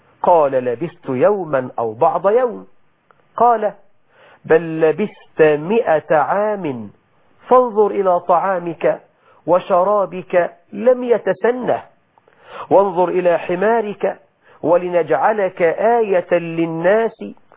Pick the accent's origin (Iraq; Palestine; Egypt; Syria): Egypt; بلدنا مصر